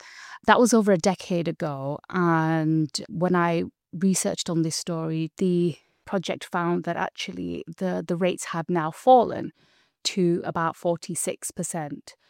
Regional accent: Azad Kashmir, Pakistan; And so we're from Pakistan administered Kashmir.

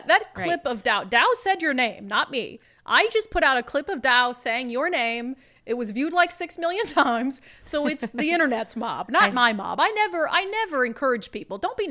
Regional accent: Fargo, North Dakota, United States; There's a reason why in my hometown of Fargo, there's not a lot of homeless people.

